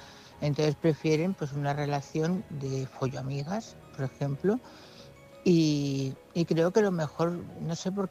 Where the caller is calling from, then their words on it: Madrid, Community of Madrid, Spain; corresponsal de Madrid